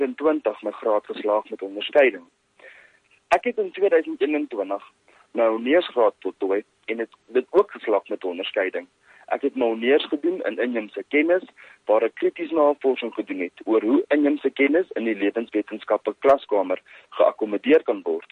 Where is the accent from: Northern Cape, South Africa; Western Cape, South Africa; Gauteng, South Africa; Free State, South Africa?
Gauteng, South Africa; Ek is oorspronklik van die Wesrand af. Ek het in 2016 by Hoërskool Rivierkant gematrikuleer.